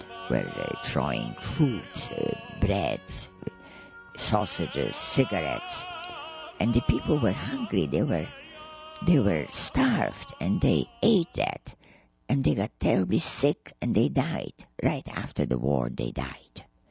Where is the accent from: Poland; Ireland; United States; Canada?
Poland; Lviv; I was born in Lwów. I was from the east of Poland